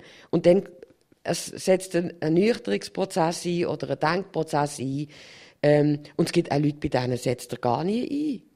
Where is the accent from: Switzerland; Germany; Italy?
Switzerland; da sind wir Schweizer ja dann auch bestechlich.